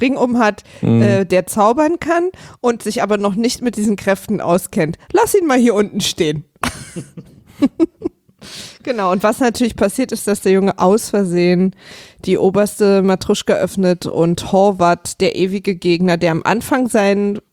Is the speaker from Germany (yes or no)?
yes; East Germany, Germany; Ich komme aus dem Osten